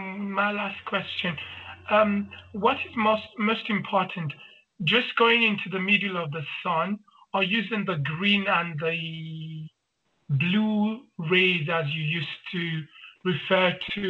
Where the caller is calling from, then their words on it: Germany; This time I come from Germany.